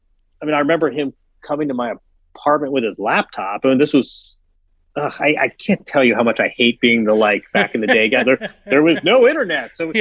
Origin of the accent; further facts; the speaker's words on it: Midwest, United States; No, I mean, Grant, we're both from the Midwest. We're roughly the same age.